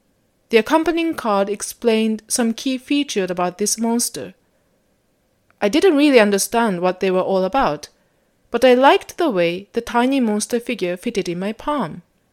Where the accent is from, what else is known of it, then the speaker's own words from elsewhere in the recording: Japan; English is a second language; moved away as an adult; now in Ottawa, Canada; It's been 7 years since I came to Ottawa, and even though I visit my hometown in Japan once a year, once every 2 years, I always go there in summer.